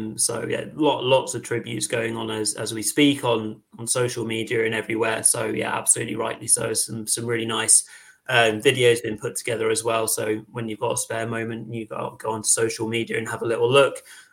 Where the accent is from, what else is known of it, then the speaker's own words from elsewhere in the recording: England, United Kingdom; As English lads, even we can appreciate